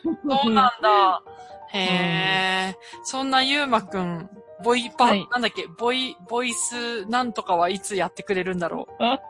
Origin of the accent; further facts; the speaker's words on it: Niigata, Japan; やっぱり私たち新潟出身だから、新潟の方言しか知らないけど